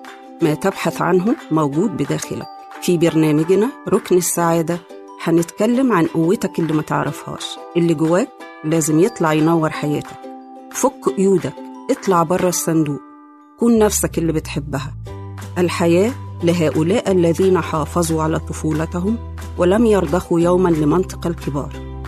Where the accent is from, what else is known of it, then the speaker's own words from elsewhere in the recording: Egypt; وعلينا إحنا كمصريين بشكل أو بآخر، بقينا قلقانين أو محتارين